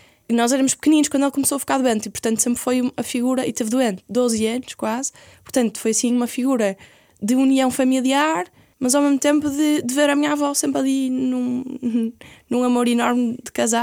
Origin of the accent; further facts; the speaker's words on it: Porto, Portugal; Eu sou do Porto, sim.